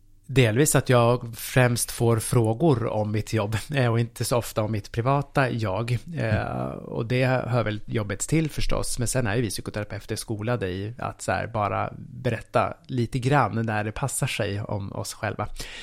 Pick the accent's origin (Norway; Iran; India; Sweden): Sweden; Nacka, Stockholm County; Jag är uppvuxen i Nacka kommun.